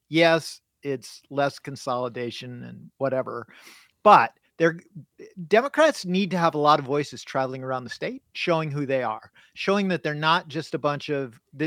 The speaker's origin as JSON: {"language": "English", "town": "River Falls", "region": "Wisconsin", "country": "United States", "tie": "born or raised there", "said": "my hometown of River Falls"}